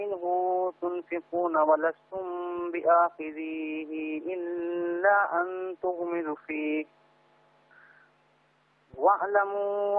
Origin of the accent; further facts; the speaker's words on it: Pal, Uttar Pradesh, India; جی میں ہندوستان میں ایک چھوٹا سا گاؤں ہے پال نام سے.